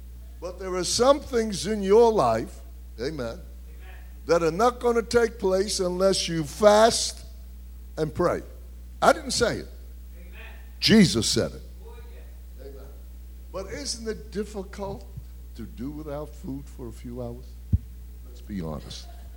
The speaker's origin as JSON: {"language": "English", "town": "Brooklyn", "region": "New York", "country": "United States", "said": "I'm from Brooklyn. I got to learn how to speak American."}